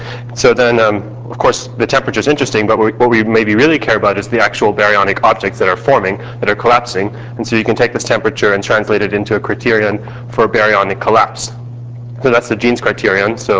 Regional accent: Santa Cruz, California, United States; I'm from Santa Cruz.

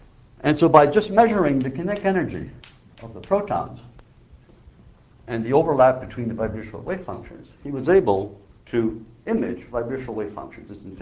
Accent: East Sherbrooke, Quebec, Canada; English is a second language; I'm from East Sherbrooke in Quebec.

